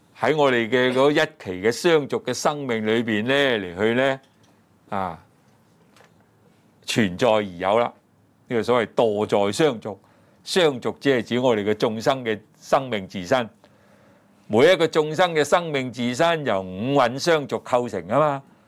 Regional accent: China; 我哋中國人就黃皮膚噶嘛，所以嗰啲種物質咪黃色嚟咯

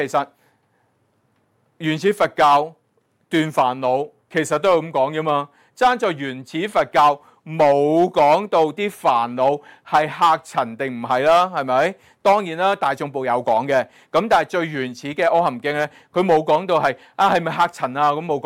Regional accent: Hong Kong; born there; 我啲廣東話啫，但我喺香港出世喎

